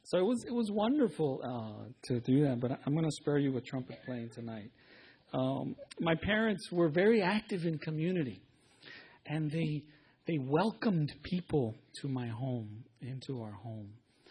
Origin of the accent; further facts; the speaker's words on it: Robstown, Texas, United States; I'm from South Texas. I grew up in a small town called Robstown. Robstown, Texas, and our mascot at our school was the Cotton Picke